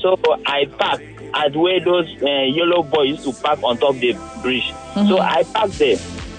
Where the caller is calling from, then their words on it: Lekki, Lagos, Nigeria; I'm calling from Lekki.